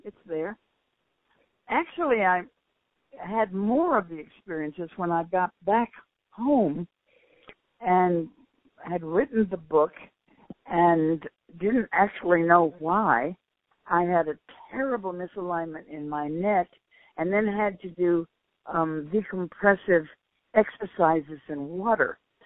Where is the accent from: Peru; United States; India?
United States; Virginia; we went on a tour of Virginia, because I'm from Virginia, and it's such a historical place.